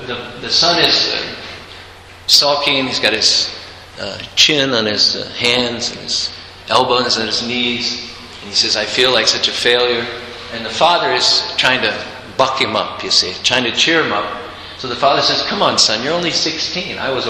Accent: Utah, United States; We're from Utah Valley, right?

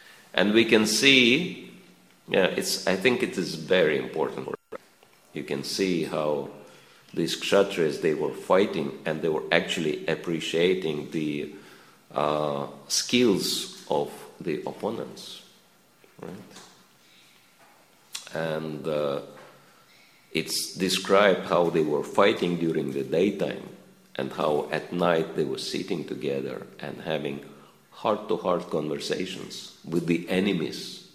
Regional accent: Russia; English is a second language; I'm coming from Russia, and in Russia we say it's like a monkey with a bomb in hand.

